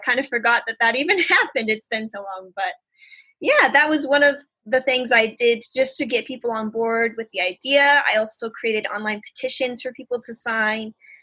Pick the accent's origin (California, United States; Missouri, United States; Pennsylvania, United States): Missouri, United States; Blue Springs; Yeah, I'm from Blue Springs, Missouri, or Kansas City, Missouri.